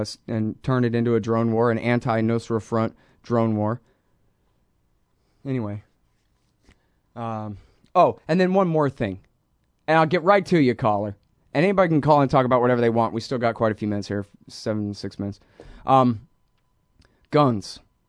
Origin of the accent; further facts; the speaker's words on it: Austin, Texas, United States; and I'm from Austin, and it's a pretty liberal town, but it's in the middle of Texas.